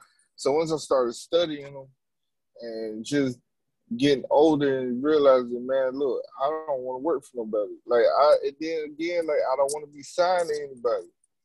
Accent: South Carolina, United States; moved away; also born or lived in New York; I left my home state. I left South Carolina. I went up to New York.

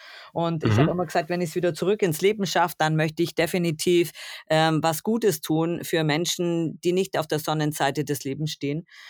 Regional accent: Augsburg, Bavaria, Germany; ich komme aus Augsburg, ich lebe auch immer noch in Augsburg

